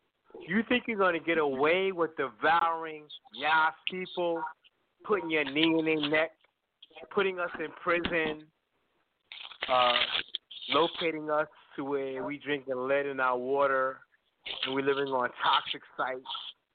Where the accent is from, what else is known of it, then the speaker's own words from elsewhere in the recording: Harlem, New York, United States; Because I'm 64 years old. I grew up in Harlem.